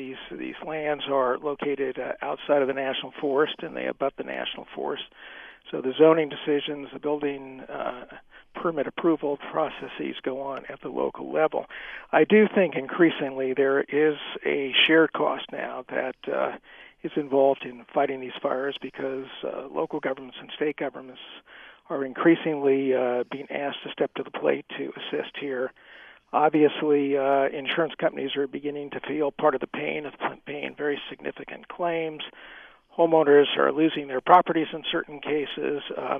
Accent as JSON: {"language": "English", "region": "Colorado", "country": "United States", "said": "In my home state of Colorado, about one in five residences now are located in these areas."}